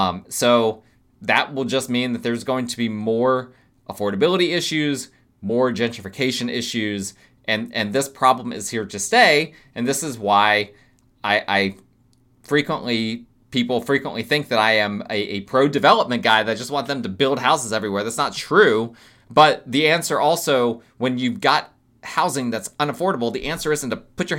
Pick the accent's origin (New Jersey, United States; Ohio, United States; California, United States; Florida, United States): New Jersey, United States; now in Greenville, United States; I'm originally from New Jersey. I'm used to density. I'm used to traffic. I'm used to all of that kind of stuff. I in my formative years, I grew up in that, okay?